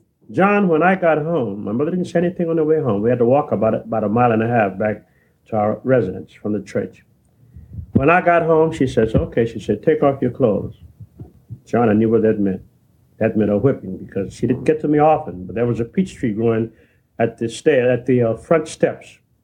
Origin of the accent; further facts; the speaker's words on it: New Orleans, Louisiana, United States; born there; Well, I was born in New Orleans, Louisiana, September 10th, 1927.